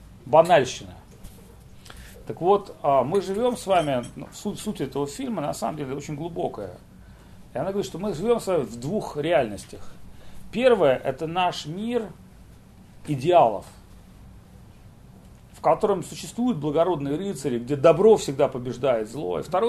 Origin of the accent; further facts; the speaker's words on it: Russia; я из Ленин-Паривара … Значит, я из России приехал.